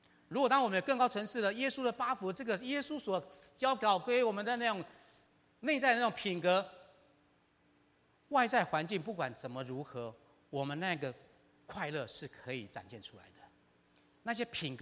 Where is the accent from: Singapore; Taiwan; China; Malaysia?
Taiwan; I'm a Taiwanese、我是台湾人啊。